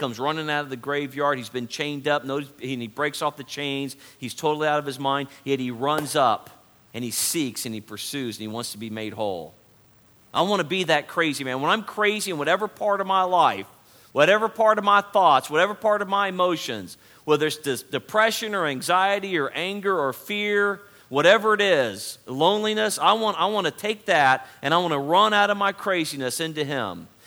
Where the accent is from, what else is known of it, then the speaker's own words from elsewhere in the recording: California, United States; I'm no longer a Californian. I'm no longer from the West Coast.